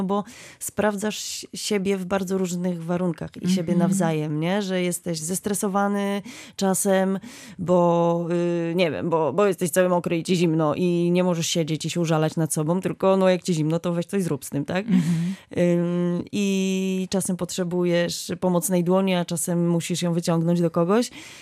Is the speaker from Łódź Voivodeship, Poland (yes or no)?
yes; Łódź Voivodeship, Poland; ja przede wszystkim działam w Chorągwi Łódzkiej, bo pochodzę z tamtych okolic.